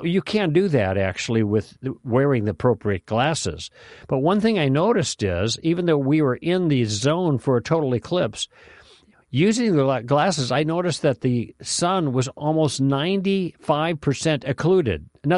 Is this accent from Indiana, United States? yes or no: no; Illinois, United States; across the river, and into Illinois, my home state.